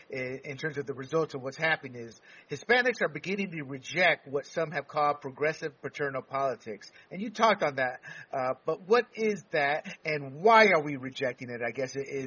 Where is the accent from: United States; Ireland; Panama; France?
Panama; I am technically a Latino and a Hispanic. Most of the Caribbean, Puerto Rico, Hispania, Hispanic, but I was born and raised in Panama as a Latino